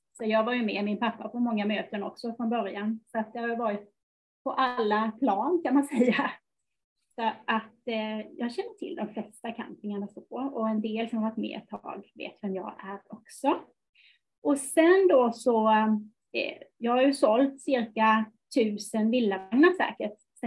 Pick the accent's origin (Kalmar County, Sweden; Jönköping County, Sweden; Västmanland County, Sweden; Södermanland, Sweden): Kalmar County, Sweden; jag är ju uppvuxen på Öland från början. Och jag kommer från en campingfamilj.